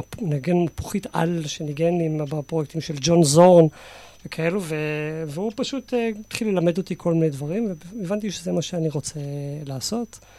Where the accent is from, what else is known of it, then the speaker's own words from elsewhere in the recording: Kibbutz Hatzerim, Southern District, Israel; אני בן קיבוץ חצרים במקור.